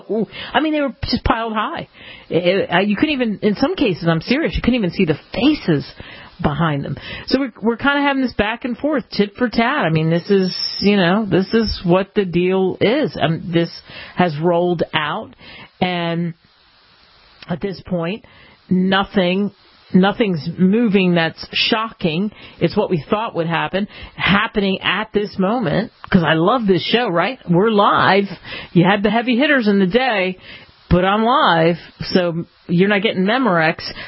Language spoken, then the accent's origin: English; Philadelphia, Pennsylvania, United States; I grew up in Philly, and I can't claim that.